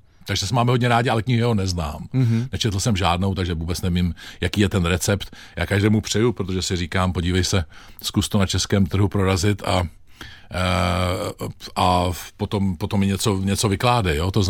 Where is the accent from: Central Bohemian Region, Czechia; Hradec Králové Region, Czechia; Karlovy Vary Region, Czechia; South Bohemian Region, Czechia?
Hradec Králové Region, Czechia; Týniště nad Orlicí; born there; byl jsem v Týništi na Torlicí ve svém rodišti